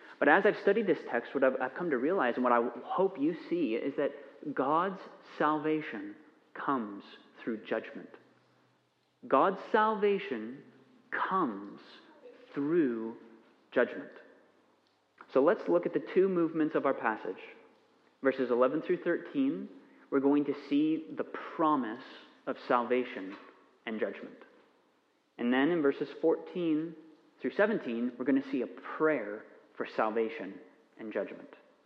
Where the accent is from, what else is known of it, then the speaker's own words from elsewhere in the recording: United States; And I'm an American, and so I eat sugary things.